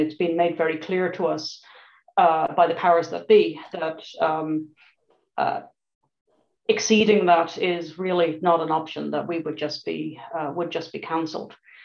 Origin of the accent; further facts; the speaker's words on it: Dublin, Leinster, Ireland; So I'm from Dublin.